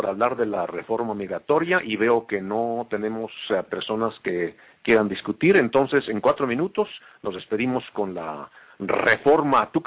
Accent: Mexico; now in United States; Como mexicano te puedo decir que los mexicanos que emigramos a Estados Unidos no venimos con la intención de obtener la ciudadanía americana.

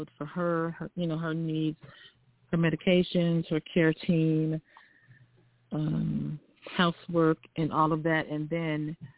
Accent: Texas, United States; I'm from Texas. I talk slow. I hear slow.

